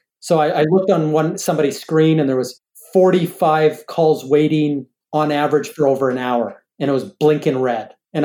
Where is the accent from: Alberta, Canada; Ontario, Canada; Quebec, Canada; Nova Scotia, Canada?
Alberta, Canada; Edmonton; also born or lived in Calgary; So I was born in Canada, and I grew up in Edmonton and Calgary watching Wayne Gretzky win Stanley Cups.